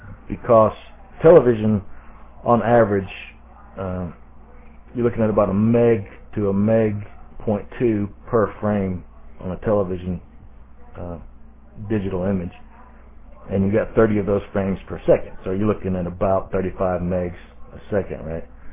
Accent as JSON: {"language": "English", "region": "the South", "country": "United States", "accent": "Southern", "said": "My southern accent didn't help at all initially with clients."}